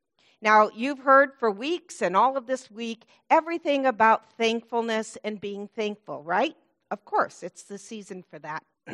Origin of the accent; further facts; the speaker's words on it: South Bend, Indiana, United States; now in Terre Haute, United States; I am from Terre Haute, Indiana. I currently live in Terre Haute, okay? I'm from South Bend, Indiana, originally.